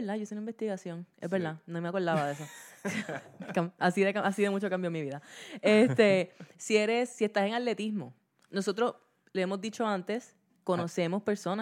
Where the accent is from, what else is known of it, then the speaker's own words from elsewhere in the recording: Guayanilla, Puerto Rico; Nosotros venimos de Guayanilla